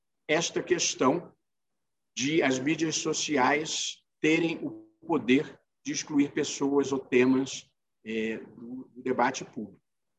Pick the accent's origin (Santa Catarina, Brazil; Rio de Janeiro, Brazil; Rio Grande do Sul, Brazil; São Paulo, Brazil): Rio de Janeiro, Brazil; Vassouras; also born or lived in United States; now in Brasília, Brazil; dessa primeira parte em que eu falo de Vassouras, onde eu passei a minha infância, da minha vida no Rio, da minha vinda para Brasília.